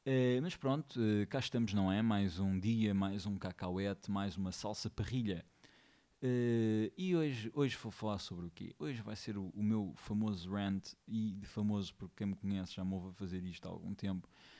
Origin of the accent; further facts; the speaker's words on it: Covilhã, Centro, Portugal; Eu venho da Covilhã. Na Covilhã, a hora de ponta envolve três carros, pá.